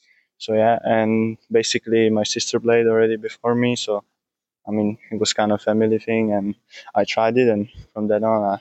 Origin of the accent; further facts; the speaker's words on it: Prague, Czechia; English is a second language; So I'm based in Prague right now. That's my hometown.